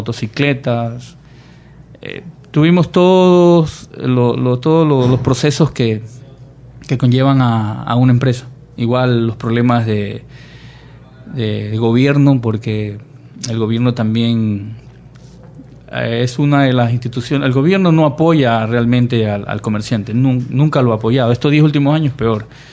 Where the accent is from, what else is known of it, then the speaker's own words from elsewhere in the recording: Machala, El Oro, Ecuador; vivía en Machala, yo soy de Machala.